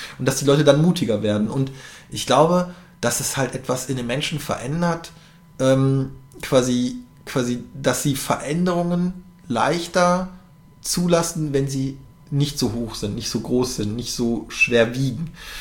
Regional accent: North Rhine-Westphalia, Germany; now in Berlin, Germany; Ich komme aus NRW

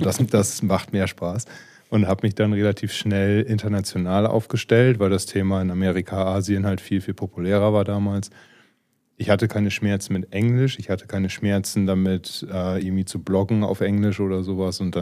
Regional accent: Emden, Lower Saxony, Germany; born there; Also ich bin ein gebürtiger Emner, bin Unternehmer, bin seit 13 Jahren selbstständig

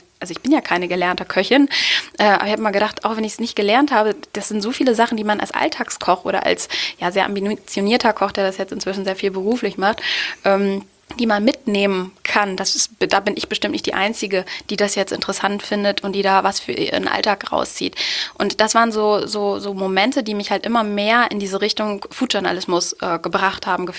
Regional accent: Osnabrück, Lower Saxony, Germany; ich komme aus Osnabrück, habe für die neue Osnabrücker Zeitung viel geschrieben

